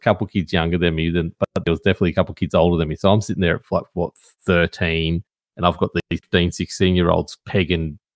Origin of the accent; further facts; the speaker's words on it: Port Macquarie, New South Wales, Australia; Like growing up in Port Macquarie, went down there recently